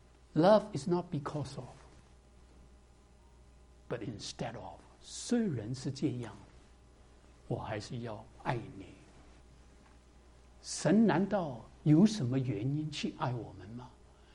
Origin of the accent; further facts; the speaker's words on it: Shanghai, China; 我是上海人